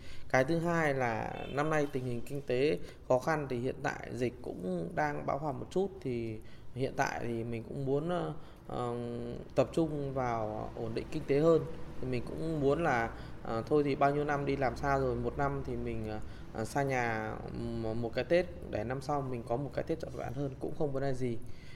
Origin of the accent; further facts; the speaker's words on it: Sơn La, Vietnam; now in Bắc Giang, Vietnam; Dạ, mình đến từ tỉnh Sơn La.